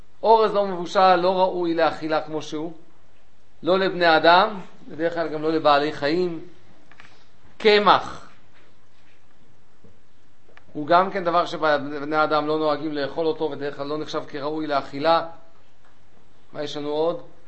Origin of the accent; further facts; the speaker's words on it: Tel Aviv, Tel Aviv District, Israel; אני גדלתי בתל אביב, עיר החתולים